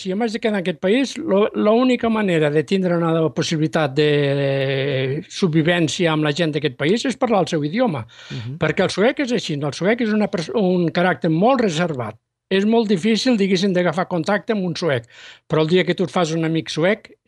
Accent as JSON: {"language": "Catalan", "town": "La Vilella Baixa", "region": "Catalonia", "country": "Spain", "tie": "born or raised there", "said": "Que jo me recordo que quan érem petits a la Vilella Baixa, quan anava a dormir"}